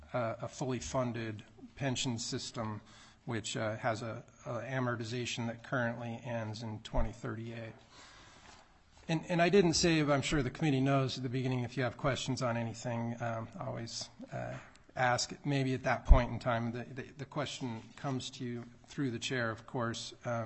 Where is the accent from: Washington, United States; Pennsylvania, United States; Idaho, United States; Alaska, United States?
Alaska, United States; I was born and raised in Alaska, and I went to college in northern Arizona and Flagstaff. Came back after school and have worked for the state of Alaska for around 27 years at this point.